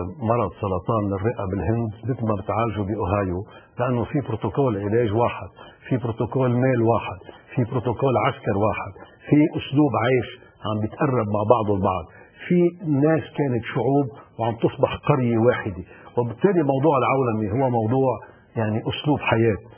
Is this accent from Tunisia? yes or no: no; Lebanon; انا مواطن لبناني